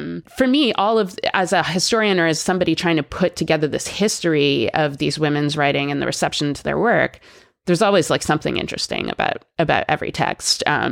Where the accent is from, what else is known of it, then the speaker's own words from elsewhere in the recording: Canada; I'm Canadian and I grew up there and my cultural touchstones are different.